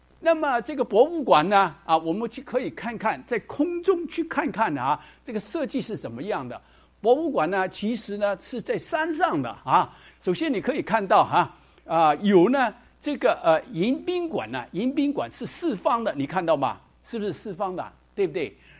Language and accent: Chinese; Hong Kong; 我是从香港来的，所以香港时常去啊。